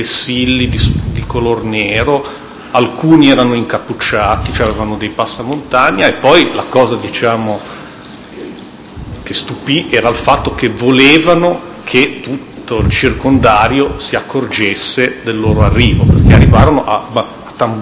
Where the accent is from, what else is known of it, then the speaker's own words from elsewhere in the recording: Genoa, Liguria, Italy; born there; sono nato a Genova e vivo a Genova.